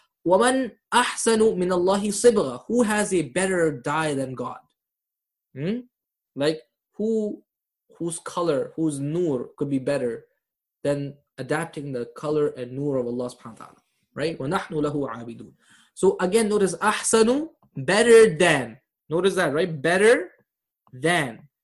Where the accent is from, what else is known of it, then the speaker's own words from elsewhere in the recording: Canada; Whenever I get in a taxi, where are you from? Canada. No, where are you really from? Pakistan.